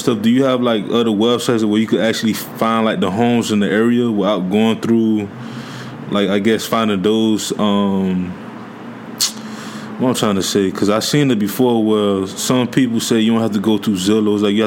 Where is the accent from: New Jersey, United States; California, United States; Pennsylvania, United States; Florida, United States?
Florida, United States; Miami; now in Fort Lauderdale, United States; I stay in the Fort Lauderdale area, because I'm from Miami, I'm from Dade, but me and my wife, we live here in Broward County.